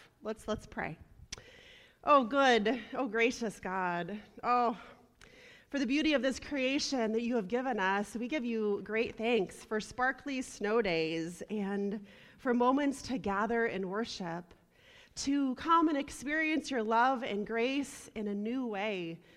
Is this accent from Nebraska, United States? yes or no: yes; Nebraska, United States; I grew up in Nebraska, so we don't have a whole lot of lakes